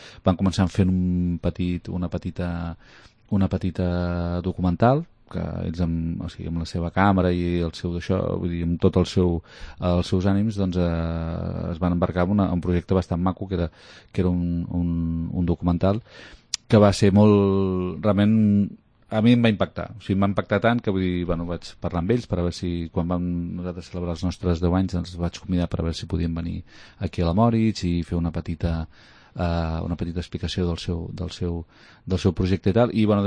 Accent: Manlleu, Catalonia, Spain; jo sóc usonenc, ho sento, perquè jo sóc de Manlleu

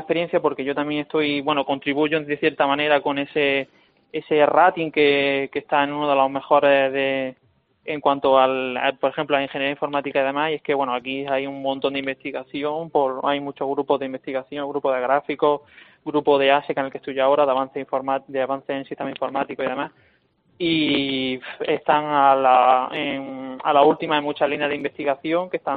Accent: Linares, Andalusia, Spain; tengo 27 años, soy de Linares

